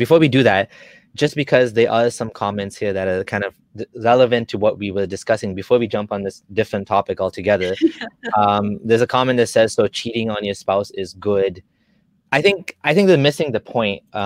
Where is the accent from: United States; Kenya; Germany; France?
Kenya; now in Canada; I grew up in Kenya and I came to Canada